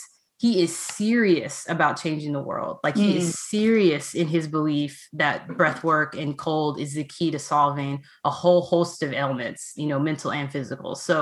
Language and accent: English; Texas, United States; now in California, United States; I'm from Texas and I live in California.